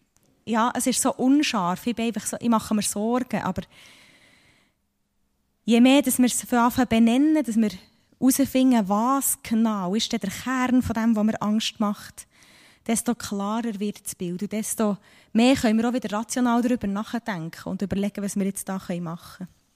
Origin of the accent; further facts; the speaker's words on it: Switzerland; Wenn man hier bei uns in der Schweiz, denkt es mir nicht unbedingt gefährlich, ausser man ist in den steinigen Berg oben.